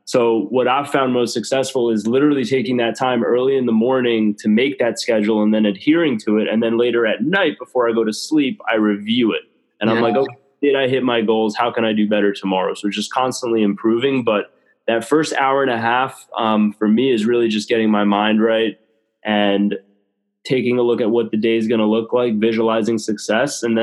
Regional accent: Italy; Well, I was born and raised in Italy, so I've been drinking espresso since I could walk.

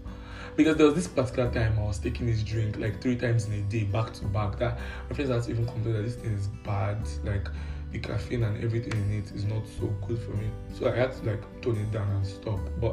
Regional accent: Ondo, Nigeria; it's the fact that I'm a Yoruba boy, you know? I'm from Ondo State, and I always got an A in Yoruba in secondary school.

